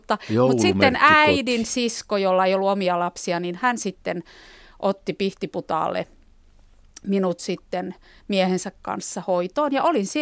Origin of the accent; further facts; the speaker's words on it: Rovaniemi, Lapland, Finland; also born or lived in Kajaani; me muutettiin siis sieltä Kajaanista sitten Rovaniemelle, ja Rovaniemen lastensairaala tuli kyllä hyvin tutuksi paikaksi minulle pienestä pitäen